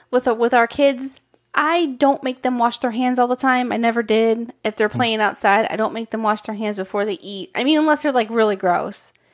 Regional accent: Hammond, Indiana, United States; because I grew up in the Midwest, too. I grew up in Hammond, Indiana.

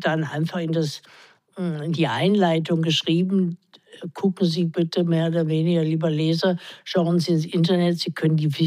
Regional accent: Bonn, North Rhine-Westphalia, Germany; ich bin ja in Bonn aufgewachsen

